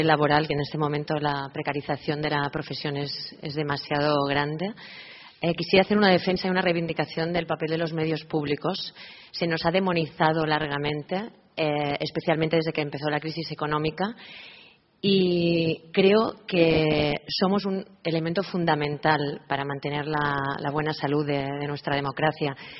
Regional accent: Barcelona, Catalonia, Spain; Buenos días. Vengo de Barcelona

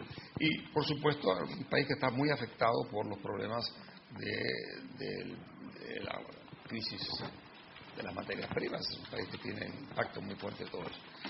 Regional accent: Uruguay; Nosotros, como uruguayos, esperamos, sí, que haya una mayor decisión de flexibilizar el Mercosur y mirar al Mercosur.

